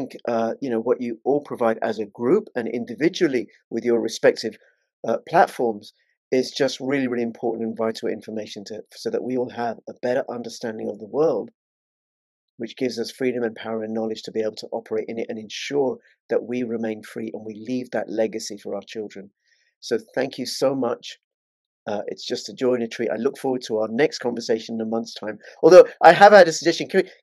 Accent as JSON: {"language": "English", "region": "England", "country": "United Kingdom", "said": "I'm English."}